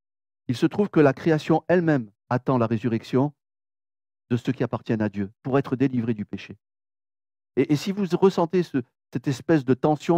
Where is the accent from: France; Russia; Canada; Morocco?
France; Marseille, Provence-Alpes-Côte d'Azur; Moi, je suis Marseillais.